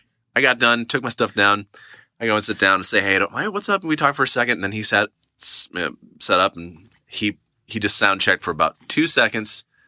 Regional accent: Redding, California, United States; I said, I'm from Redding. And I meant, because I'm from Redding, California.

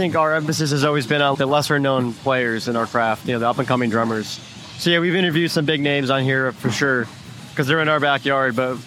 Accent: New York, United States; Yeah. I'm from New York. Yeah.

